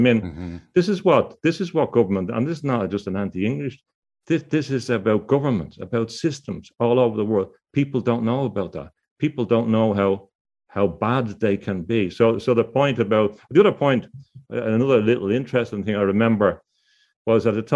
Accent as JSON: {"language": "English", "town": "Dublin", "region": "Leinster", "country": "Ireland", "tie": "born or raised there", "said": "But when I was growing up in Dublin"}